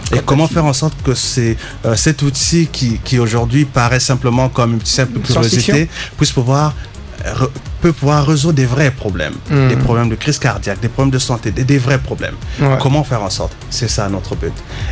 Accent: Canada; Moi je viens du Canada, j'ai fait le déplacement jusqu'ici

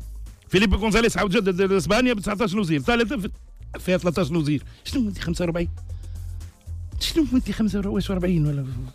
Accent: Tunisia; منطلق انا وطني ولد البلاد هذه وانا تونسي وعندي شويه تجربه تاهلني باش نقول الكلام هذا، لاني عشرت الازمات اللي صارت في بلادنا في السياسه من منتصف السبعينات

